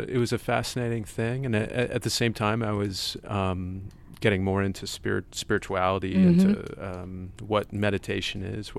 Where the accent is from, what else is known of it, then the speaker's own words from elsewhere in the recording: Vermont, United States; I'm not. I'm from Vermont, actually.